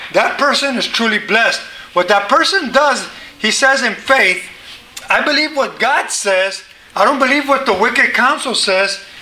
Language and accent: English; the South, United States; I come from the South. It's no big deal.